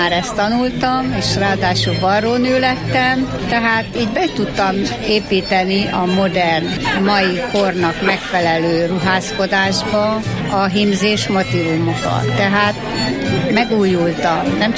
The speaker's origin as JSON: {"language": "Hungarian", "town": "Nagyvisnyó", "region": "Heves", "country": "Hungary", "tie": "born or raised there", "said": "Én ebbe születtem, Nagy Visnyó, a szülőfalum, a Bükkhegység másik oldala, az északi oldala. Tehát Nagy Visnyón mi ezzel foglalkoztunk."}